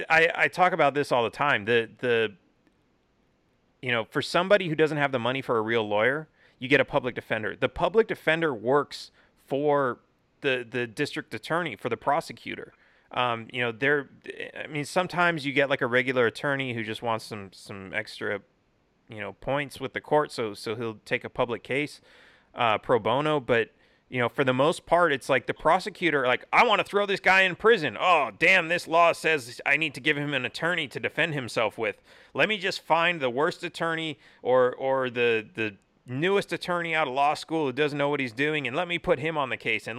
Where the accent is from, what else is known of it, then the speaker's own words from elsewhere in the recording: California, United States; I grew up in California, everything's all rainbows and sunshine and everything.